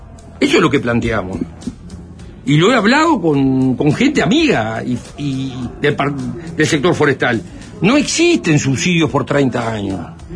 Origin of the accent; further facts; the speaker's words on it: Uruguay; como uruguayo e integrante de la coalición